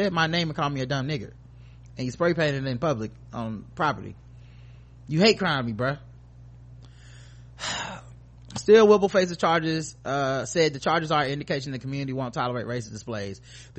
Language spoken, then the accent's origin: English; South Africa; I'm South African.